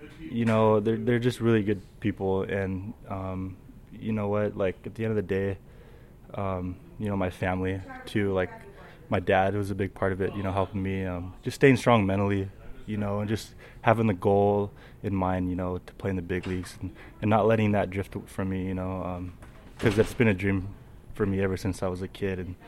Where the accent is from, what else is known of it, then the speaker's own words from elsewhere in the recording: Chino, California, United States; the off season I was rehabbing back home, my hometown, Chino, California.